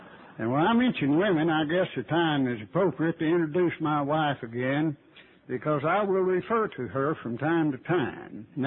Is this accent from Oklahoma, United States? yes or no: yes; Waurika, Oklahoma, United States; I'm from Waurika, Oklahoma. That is a Choctaw Indian word, Waurika, that means running water.